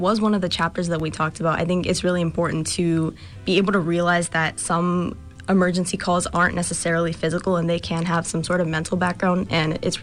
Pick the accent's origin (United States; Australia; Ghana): United States; South Fayette, Pennsylvania; I'm a senior at South Fayette High School, and I'm from South Fayette as well.